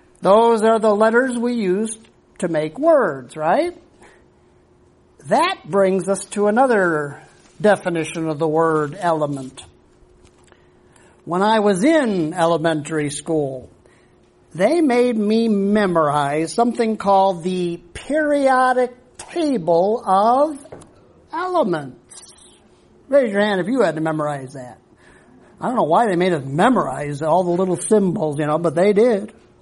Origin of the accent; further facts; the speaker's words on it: United States; Speaking as an American, I can talk about how things were back when we were under British rule.